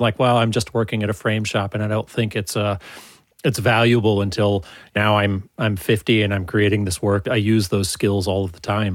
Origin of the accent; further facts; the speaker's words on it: Virginia, United States; I'm from Virginia and we have four seasons, but you know, it might get down in the 30s or something.